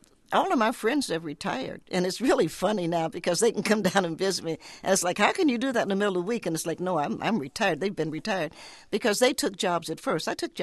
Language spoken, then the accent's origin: English; Knoxville, Tennessee, United States; I was born in Knoxville, Tennessee, knowing Appalachia, and I grew up in Appalachia and loving the mountains.